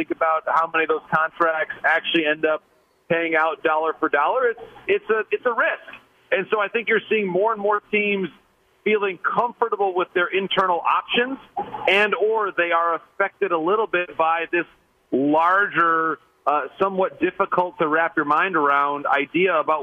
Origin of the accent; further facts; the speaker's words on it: Michigan, United States; this is the most excited that I have sensed back in my home state of Michigan about where they are in about a decade.